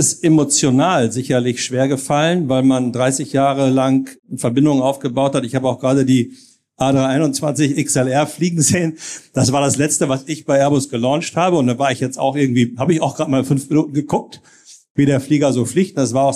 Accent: Germany; now in France; als Deutscher in Frankreich zu wohnen, wer die Gegend da unten kennt, es gibt schlimmere Plätze auf der Welt, ja, als im Toulouser Raum zu leben.

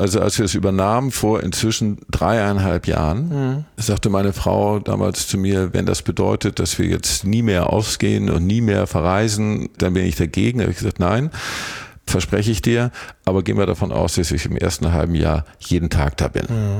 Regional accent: Germany; die kleine Rast an der Elbe, die gibt es seit 40 Jahren oder sogar noch länger. So, ich bin da in der Gegend aufgewachsen

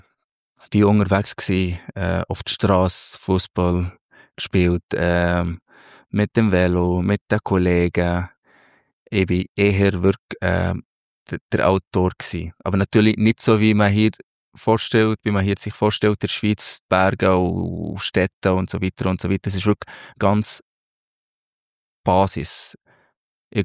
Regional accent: Minya, Minya Governorate, Egypt; Ich bin im Oberägypten aufgewachsen, am Nildelta, in El Minya. Das ist 3 Stunden südlich von Kairo, die Hauptstadt. In einem ja, sehr traditionelles Dorf, sozusagen, aber Dorf. Wir waren gut 100'000 Einwohner in diesem Dorf.

